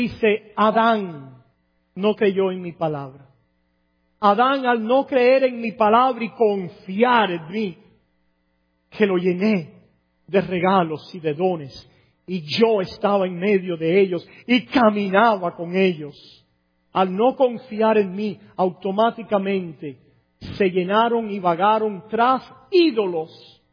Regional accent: Cuba; como decíamos allá en mi pueblo, en Menga. ¿No habían oído eso? Eso es por allá, por el barrio de donde yo crecí, allá en Cuba.

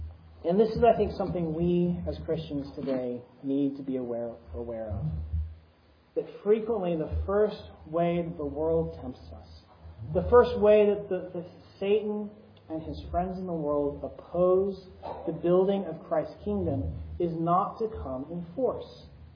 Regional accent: Texas, United States; I come from Texas, and all the big cities are up the 35 corridor.

